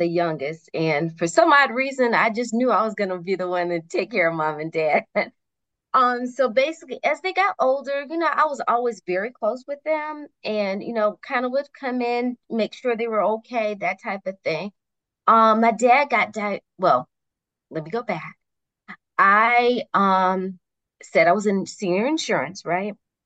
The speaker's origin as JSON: {"language": "English", "region": "Michigan", "country": "United States", "moved": "yes", "lives_now": "Georgia, United States", "said": "I'm originally from Michigan. And my parents are Southern, though. They're from right here in Georgia. And we moved back here after my dad retired from General Motors."}